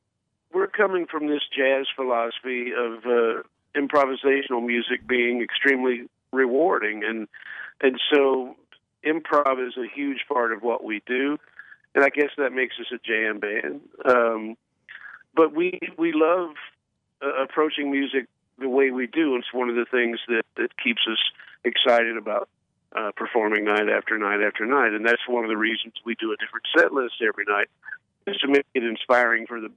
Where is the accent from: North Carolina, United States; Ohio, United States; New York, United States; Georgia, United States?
North Carolina, United States; Woody's from Tennessee, I'm from North Carolina